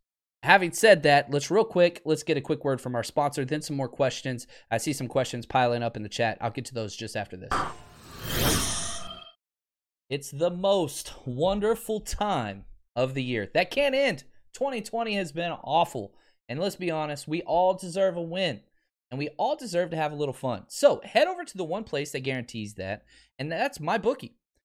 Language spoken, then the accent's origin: English; the South, United States; I was raised in the South.